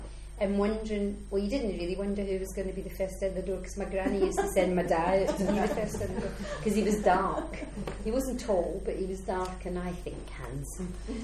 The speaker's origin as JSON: {"language": "English", "region": "Scotland", "country": "United Kingdom", "also_born_or_lived": "England", "moved": "yes", "said": "as a Scot, that was always much more exciting and interesting for me than Christmas."}